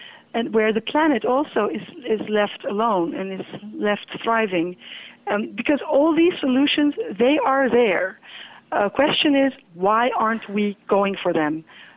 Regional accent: Netherlands; He's from Belgium, and we're from the Netherlands, so that's, I think he lived like about 2 hours away from us.

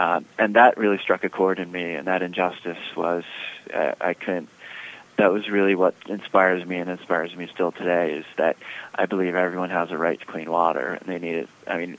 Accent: Pennsylvania, United States; I grew up in Pennsylvania in the Susquehanna River watershed.

